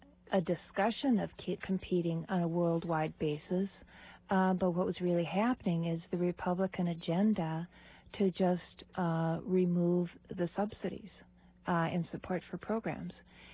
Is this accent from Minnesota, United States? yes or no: yes; East Grand Forks, Minnesota, United States; when I look at growing up in East Grand Forks